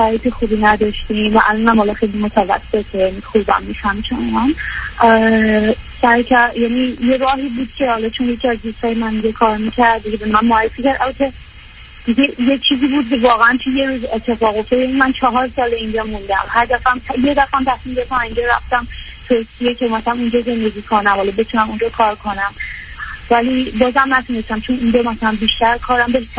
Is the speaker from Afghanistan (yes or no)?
no; Iran; moved away as an adult; now in Iraq; من همونجوری که بهتون گفتم از عراق تماس میگیرم. 25 سالم هستش، حدوداً 4 سال تنها زندگی میکنم، یعنی از ایران اومدم اینجا.